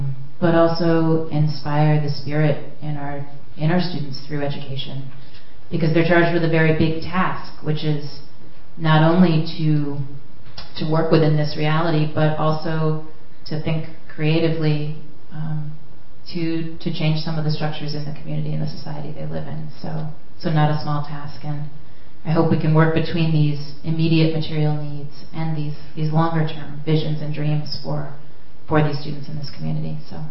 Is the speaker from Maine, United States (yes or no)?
yes; Portland, Maine, United States; I'm visiting today from Portland, Maine.